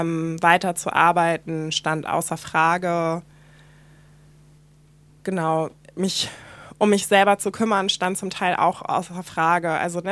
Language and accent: German; Hamburg, Germany; bin die älteste von zwei Geschwistern und mit einer weißen Mutter und einem schwarzen Vater aufgewachsen in der Vorstadt von Hamburg. Und meine Selbstbezeichnung ist auch schwarz.